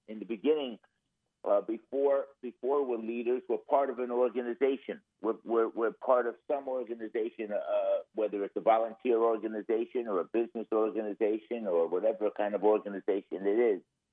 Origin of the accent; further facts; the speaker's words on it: New York, United States; moved away as an adult; I grew up in New York. I moved to California 30 years ago to go to work for Charles Schwab.